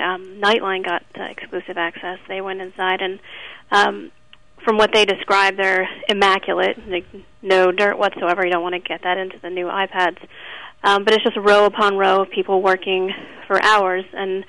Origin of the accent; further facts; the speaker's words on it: United States; I think us as an American looking in would say